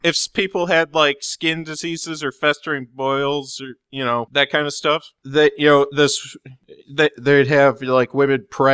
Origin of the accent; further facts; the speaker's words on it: United States; I'm sorry. I'm an American.